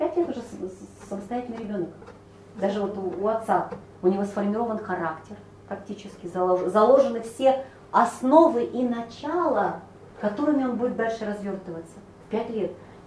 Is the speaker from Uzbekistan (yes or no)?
no; Kazakhstan; moved away as an adult; now in Novosibirsk, Russia; уехала я из Казахстана, мы тогда родители в Казахстане жили, я приехала в Новосибирск, ну, в общежитии тут жила все